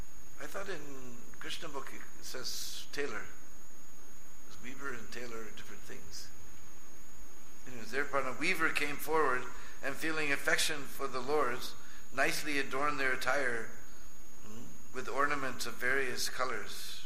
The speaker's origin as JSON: {"language": "English", "country": "United States", "said": "I was feeling embarrassed to tell anybody I'm American."}